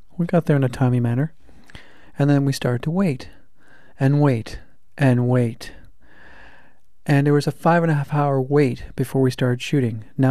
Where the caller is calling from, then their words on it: Toronto, Ontario, Canada; I'm podcasting from Toronto, Ontario, Canada.